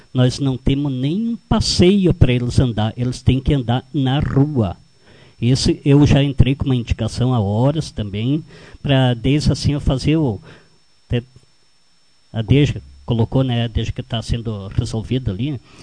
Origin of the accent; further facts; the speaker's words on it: Pejuçara, Rio Grande do Sul, Brazil; para mim é um orgulho dizer, sou de Pejussara, estou aí.